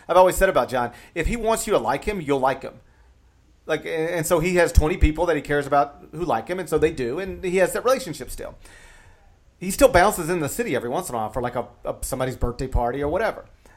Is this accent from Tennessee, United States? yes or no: yes; Memphis, Tennessee, United States; I just left New York this morning. I'm back in Memphis now, my hometown. Leaving for New York on Wednesday